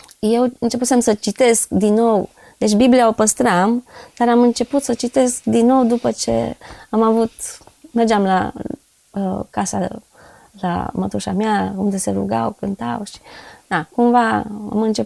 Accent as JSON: {"language": "Romanian", "town": "Târgu Mureș", "region": "Mureș County", "country": "Romania", "tie": "born or raised there", "said": "Da, și am crescut în Târgu Mureș."}